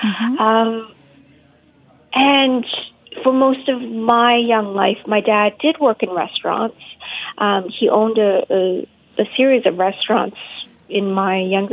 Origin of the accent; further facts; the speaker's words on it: Vancouver, British Columbia, Canada; now in Toronto, Canada; So as I said, you know, I grew up in Vancouver.